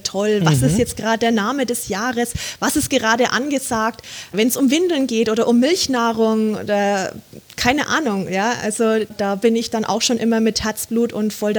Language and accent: German; Bad Windsheim, Bavaria, Germany; also born or lived in El Paso; Ich liebe meine Heimat, ich liebe Franken, ich liebe Bad Windsheim, man kriegt mich hier auch nicht wirklich so schnell raus. Ich, wie gesagt, in El Paso, das war eine Millionenstadt, das ist vergleichbar mit Berlin, wo ich da gewohnt habe